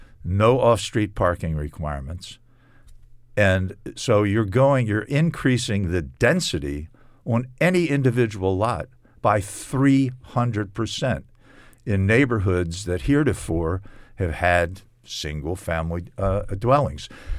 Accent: Baltimore, Maryland, United States; and I grew up in Baltimore City. I'm a native Baltimorean. In my neighborhood in Northeast Baltimore, the neighborhood was 95% white.

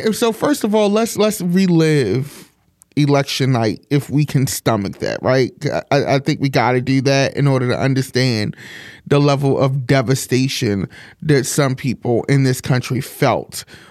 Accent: Baltimore, Maryland, United States; But election day, at least in my hometown of Baltimore, felt eerie.

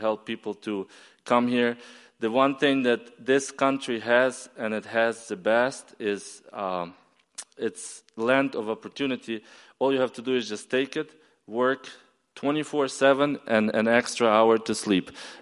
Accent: Ukraine; now in United States; But 2008, very nice, I flew back to Ukraine, I explained to my grandfather why I didn't show up for 10 years

